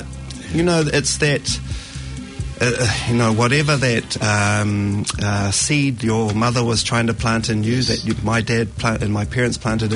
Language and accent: English; Auckland, New Zealand; I came from Mangere Intermediate. My brothers and my cousins, we all came from South Auckland, all caught the South Auckland buses into Grammar, because we were lucky that our dads had gone there.